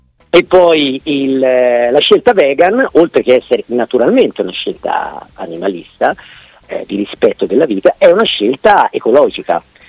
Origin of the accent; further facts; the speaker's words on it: Pistoia, Tuscany, Italy; io sono di Pistoia di origine